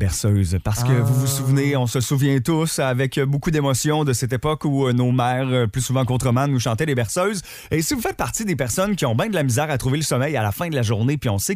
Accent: Magog, Quebec, Canada; Moi, je viens de Magog.

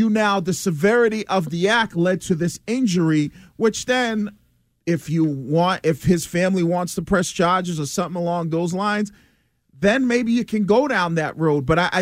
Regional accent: Wellesley, Massachusetts, United States; I'm from Wellesley. We don't say car.

